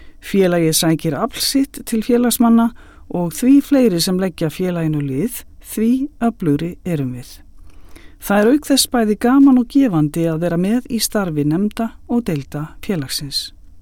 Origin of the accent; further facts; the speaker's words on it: Stykkishólmur, Western Region, Iceland; Í mínum heimabæ, Stykkishólmi, úar æðarfuglinn við ströndina sem aldrei fyrr.